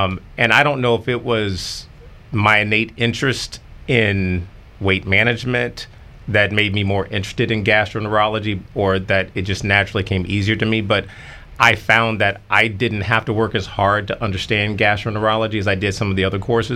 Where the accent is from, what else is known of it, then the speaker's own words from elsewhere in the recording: Durham, North Carolina, United States; So growing up, I always had weight issues. I grew up in Durham, North Carolina.